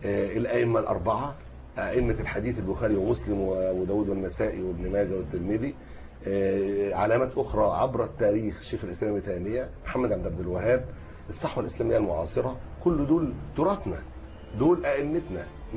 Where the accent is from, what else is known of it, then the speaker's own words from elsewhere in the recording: Egypt; واخبر حضرتك دفع علم مصر وإحنا مصريين